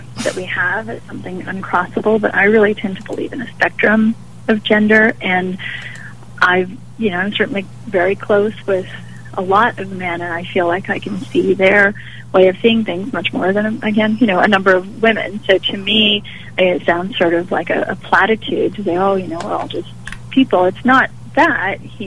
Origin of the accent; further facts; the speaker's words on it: St. Albert, Alberta, Canada; now in United States; this was not an experience that I had growing up in St. Albert